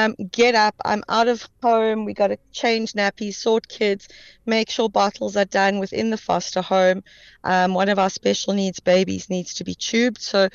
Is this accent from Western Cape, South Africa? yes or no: no; Sandton, Gauteng, South Africa; So I grew up in Sandton.